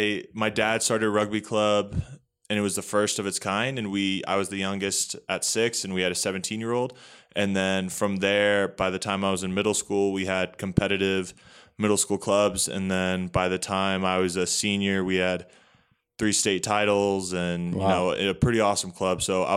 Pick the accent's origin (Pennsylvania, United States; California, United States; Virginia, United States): Virginia, United States; So I'm from Northern Virginia, pretty close to the D.C. area, so about 30 minutes outside of D.C.